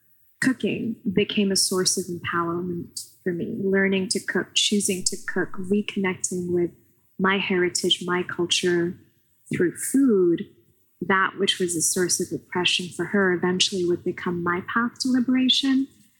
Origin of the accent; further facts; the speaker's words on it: Pakistan; I grew up in Pakistan, but I had a relatively good education there.